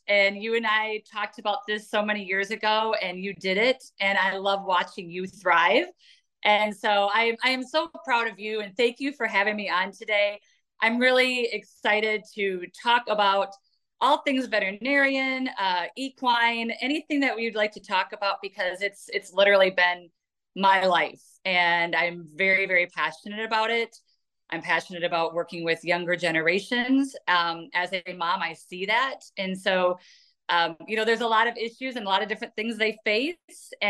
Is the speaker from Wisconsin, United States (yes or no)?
yes; Janesville, Wisconsin, United States; So I grew up in Janesville, Wisconsin, and I was blessed that I lived out in the country. We had a small horse farm.